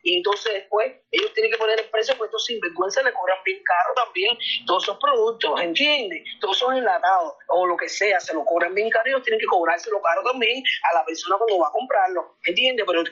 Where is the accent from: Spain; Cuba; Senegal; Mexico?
Cuba; somos cubanos igual, somos hermanos